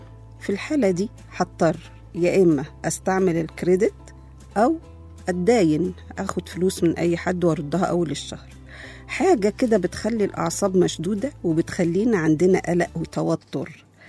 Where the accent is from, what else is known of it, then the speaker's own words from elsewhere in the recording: Egypt; وعلينا إحنا كمصريين بشكل أو بآخر، بقينا قلقانين أو محتارين